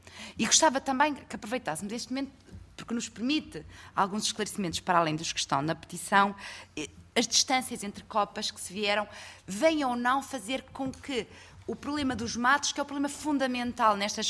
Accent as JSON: {"language": "Portuguese", "region": "Minho", "country": "Portugal", "said": "eu sou de uma zona de minifúndio. Eu sou do Minho, minifúndio mais minifúndio"}